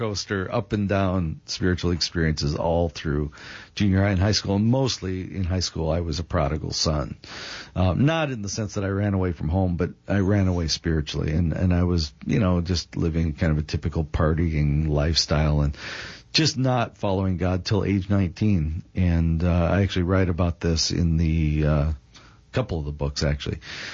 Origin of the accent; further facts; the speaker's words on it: North Dakota, United States; I spoke at my hometown, I mentioned it a few times, up in North Dakota.